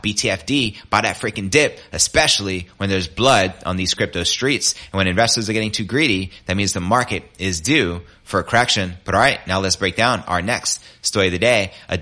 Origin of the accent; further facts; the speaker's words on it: Clearwater, Florida, United States; Shout out to Tampa, one of my old stomping grounds as I grew up in Clearwater, Florida.